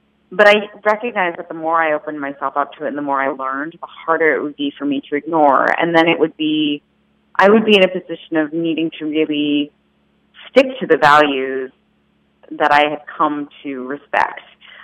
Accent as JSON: {"language": "English", "town": "New York City", "region": "New York", "country": "United States", "tie": "born or raised there", "said": "You know, I grew up in New York City. I didn't have much exposure to farm animals."}